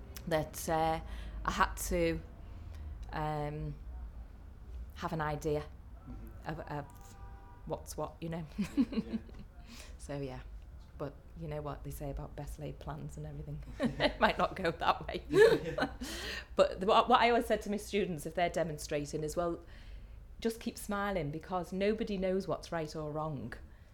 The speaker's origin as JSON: {"language": "English", "town": "Liverpool", "region": "North West England", "country": "United Kingdom", "also_born_or_lived": "Newcastle", "said": "Right, I am from Liverpool. I lived up in, my mum's a Geordie, so we lived up in Newcastle for a couple of years in my very early years. We've still got family up there."}